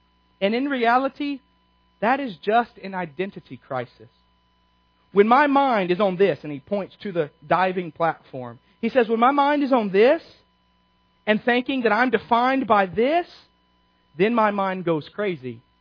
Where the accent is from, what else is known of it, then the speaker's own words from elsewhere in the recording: United States; I am white. I am an American.